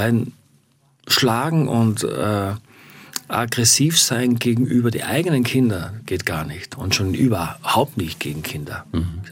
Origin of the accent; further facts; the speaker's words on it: Friesach, Carinthia, Austria; Wir waren in Friesach, wo ich herkomme, in einer Stadt.